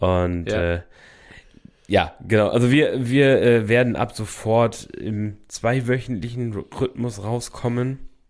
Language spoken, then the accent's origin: German; Lower Saxony, Germany; Ich komm aus Friesland, bei 1,6 Promille, da fangen manche erst an.